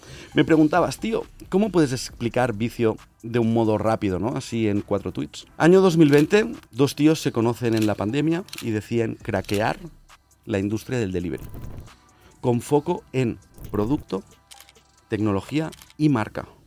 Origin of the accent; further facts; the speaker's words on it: Barcelona, Catalonia, Spain; tengo 40 años y soy de Barcelona.